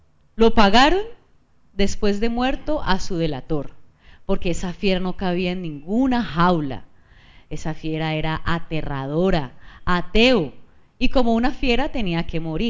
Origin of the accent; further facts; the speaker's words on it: Cali, Valle del Cauca, Colombia; Yo también soy caleña, soy teatrera, hago parte del Teatro Experimental de Cali Enrique Buenaventura y soy egresada del IPC.